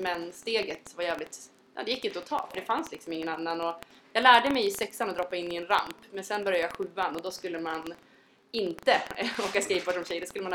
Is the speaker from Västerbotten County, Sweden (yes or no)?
yes; Umeå, Västerbotten County, Sweden; now in Stockholm, Sweden; jag är från Umeå, bor i Stockholm.